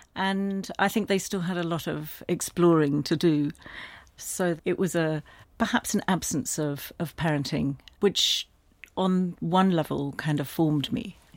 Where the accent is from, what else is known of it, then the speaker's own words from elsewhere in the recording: Richmond, London, United Kingdom; this is a piece of music that takes me back to my childhood, growing up in Richmond.